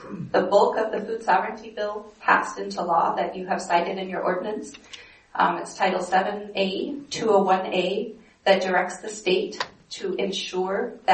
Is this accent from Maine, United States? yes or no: yes; Penobscot, Maine, United States; I'm from Penobscot, Maine.